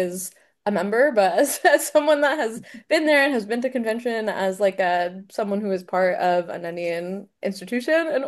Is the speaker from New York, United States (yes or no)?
yes; Ithaca, New York, United States; So I growing up in Ithaca, I was aware of the Telluride House.